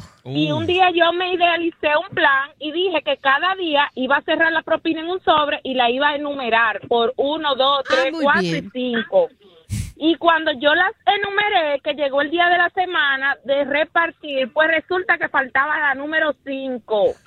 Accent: Boston, Massachusetts, United States; Spanish is a second language; Yo soy de Boston

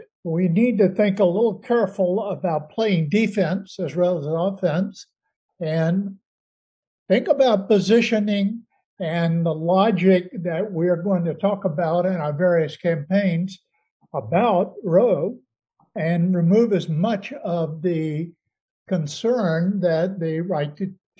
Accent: Indian Wells, California, United States; I'm from Indian Wells, California, which is a very conservative place.

